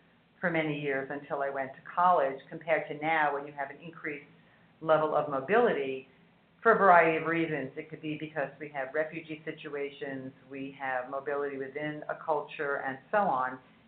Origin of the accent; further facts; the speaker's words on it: New York City, New York, United States; also born or lived in Japan; I remember, now I grew up in New York City, and you took care of your own apartment